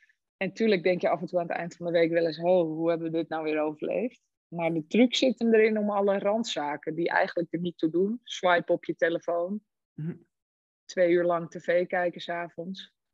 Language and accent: Dutch; Amsterdam, North Holland, Netherlands; ik kom zelf uit Randstad, ben geboren in Amsterdam en clubmanager geweest van allerlei sportscholen in het Gooi.